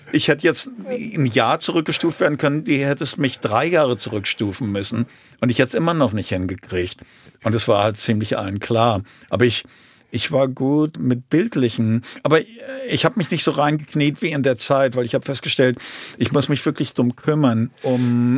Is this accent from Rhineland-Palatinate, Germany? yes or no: no; Frankfurt, Hesse, Germany; Ich sage, ich bin aus Deutschland. Oh, wo in Deutschland? Ich sage, Frankfurt.